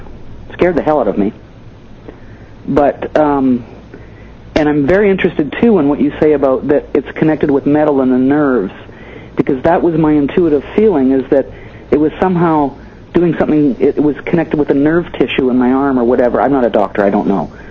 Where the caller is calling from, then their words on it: Vancouver, British Columbia, Canada; I'm calling from Vancouver.